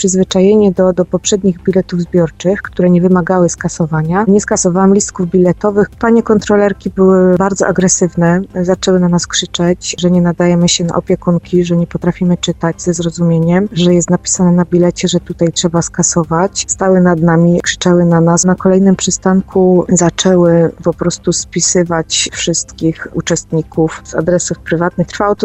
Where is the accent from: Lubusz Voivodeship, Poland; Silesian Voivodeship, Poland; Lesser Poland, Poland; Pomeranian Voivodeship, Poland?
Silesian Voivodeship, Poland; Mikołów; pokazywałam im dowód, że jesteśmy z Mikołowa